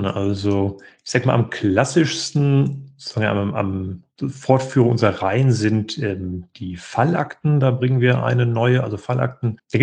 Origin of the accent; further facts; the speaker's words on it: North Rhine-Westphalia, Germany; Ich komme ja gar nicht aus dem Süden. Ich bin ja eigentlich aus Nordrhein-Westfalen, habe in Göttingen studiert